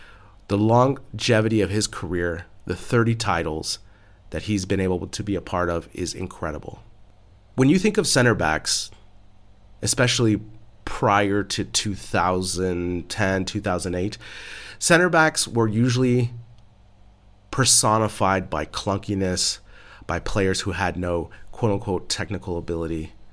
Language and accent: English; San Francisco, California, United States; I'm from San Francisco Bay Area.